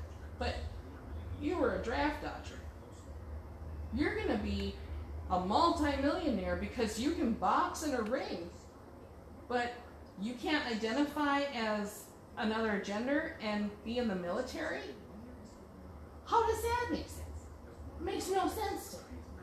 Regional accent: United States; I'm an American. I can do that.

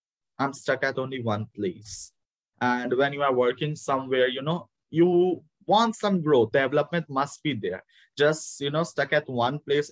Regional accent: India; accent: Indian; At that time, my accent was not this. My accent was totally different. It was an Indian accent at that time.

